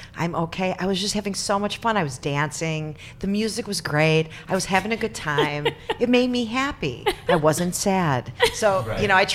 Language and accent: English; Highland Park, United States; Yeah, I'm from Highland Park.